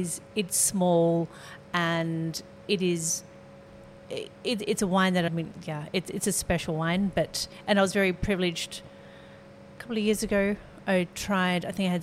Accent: Australia; as an Australian, we have more laid-back approach.

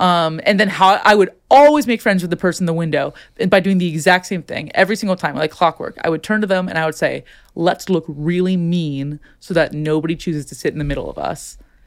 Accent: Chicago, Illinois, United States; But I went to Brown and I grew up in Chicago

